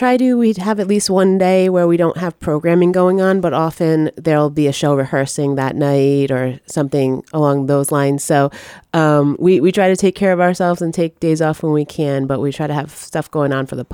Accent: Rhode Island, United States; I am, yes. I'm born and raised in Rhode Island. I live all the way in Cranston.

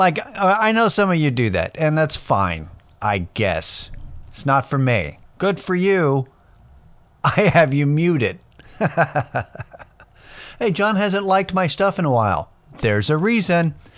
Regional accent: Athens, Texas, United States; born there; I was born in Athens, Texas.

